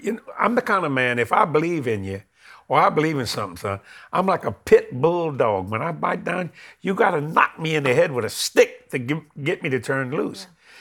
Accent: New Orleans, Louisiana, United States; We are New Orleans people, West Bank, because I was born in Algiers and mom and them was raised up in Westwood, which is the West Bank of New Orleans.

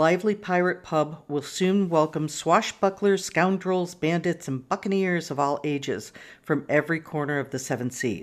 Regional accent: New England, United States; I'm from New England, quarters.

